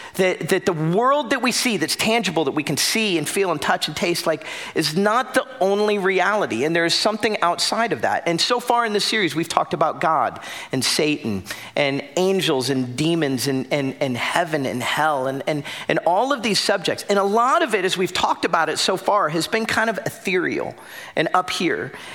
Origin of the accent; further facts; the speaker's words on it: Florida, United States; So I grew up in South Florida, and I grew up loving surfing and skateboarding and wakeboarding.